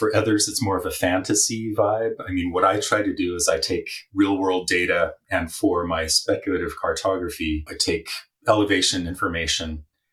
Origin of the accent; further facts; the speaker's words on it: Oakley, California, United States; also born or lived in Walnut Creek; I was born in Walnut Creek, but I didn't actually live there. About 25 miles east of San Francisco. But I didn't live there. I lived in this tiny town called Oakley, which is way out there.